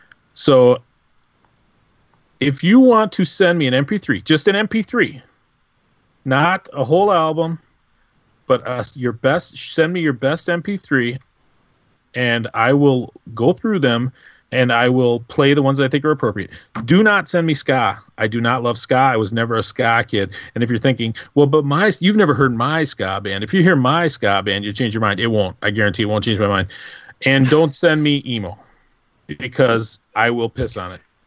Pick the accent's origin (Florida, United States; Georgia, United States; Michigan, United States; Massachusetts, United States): Michigan, United States; So anyway, because I'm from Michigan and, you know, we're always complaining about the quality of our water